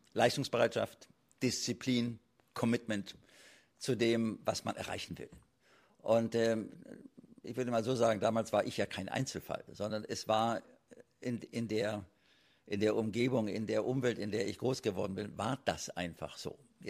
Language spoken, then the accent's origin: German; Neumünster, Schleswig-Holstein, Germany; ich bin in Neumünster geboren und habe auch die ersten 19 Jahre oder 19,5 Jahre meines Lebens in Neumünster verbracht, also sprich Kindheit und Schule. Und Neumünster war damals eine Industriestadt mit einer signifikanten Struktur aus Lederindustrie und Textilindustrie